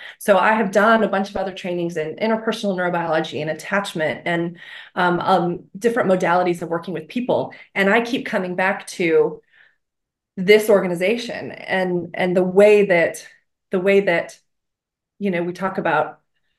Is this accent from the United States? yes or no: yes; Texas, United States; And it's funny when I travel and people find out I'm from Texas, they're like, oh, do you ride horses?